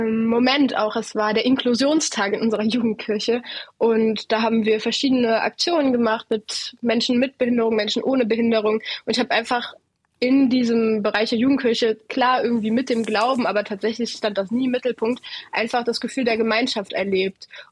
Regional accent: Saarland, Germany; ich komme aus dem Saarland, da bin ich auch gerade. Berlin ist da ziemlich weit weg.

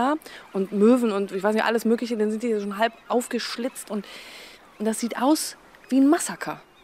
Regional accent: Lower Saxony, Germany; Bei uns in Norddeutschland an der ostfriesischen Küste, da passiert das immer mal wieder.

